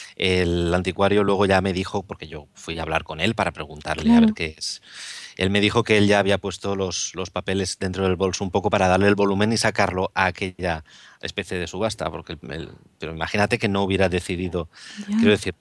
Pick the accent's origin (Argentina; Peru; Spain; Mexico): Spain; Valencia, Valencian Community; que yo soy de Valencia